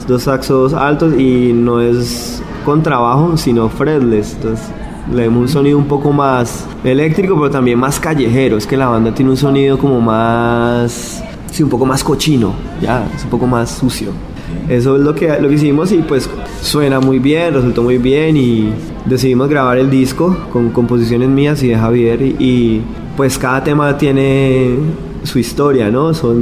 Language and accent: Spanish; Cali, Valle del Cauca, Colombia; Yo soy de Cali.